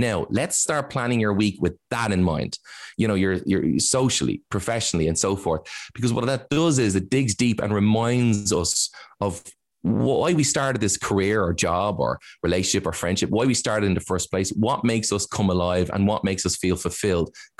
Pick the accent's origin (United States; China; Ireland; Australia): Ireland; Now, as Irish, we're all like, we're all very humble.